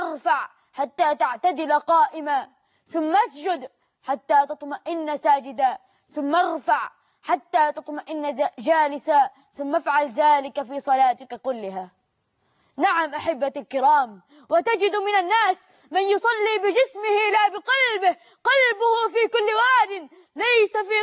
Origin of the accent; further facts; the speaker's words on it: Egypt; اللهم اجعل بلدنا مصر أمنا أمانا، سخاء الرخاء